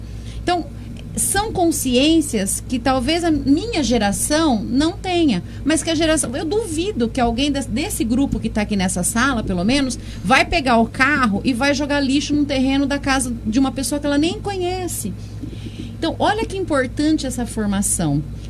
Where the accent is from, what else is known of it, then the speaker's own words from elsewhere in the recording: São Carlos, Brazil; born there; porque eu nasci em São Carlos, mas eu me criei e eu me formei ali naquele espaço